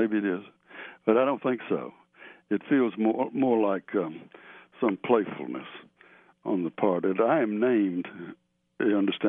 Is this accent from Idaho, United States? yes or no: no; Chattanooga, Tennessee, United States; I grew up in Chattanooga at this boys' school